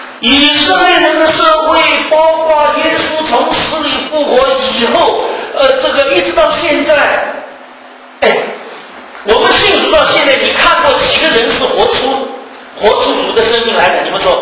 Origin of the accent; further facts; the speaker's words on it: China; 因为以色列管我中国人什么关系